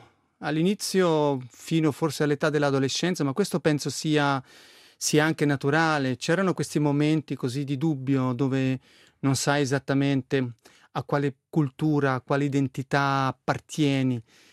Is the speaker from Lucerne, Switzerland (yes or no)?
yes; Lucerne, Switzerland; io sono nato nella Svizzera interna e ho trascorso i miei primi anni di vita a Lucerna, figlio di genitori che sono arrivati in Svizzera alla fine degli anni 50